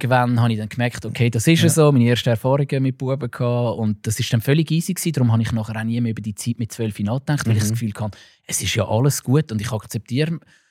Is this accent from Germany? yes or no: no; Switzerland; Aber ich bin auf dem Land aufgewachsen und ich habe nachher nie Probleme gehabt damit.